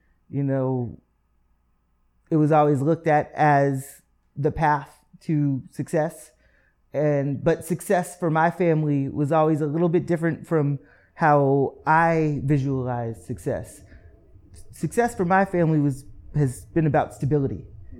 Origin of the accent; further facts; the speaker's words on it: Sterling, Massachusetts, United States; No, I'm from Massachusetts. Okay. Born and raised in North Central Mass, very small town called Sterling, Massachusetts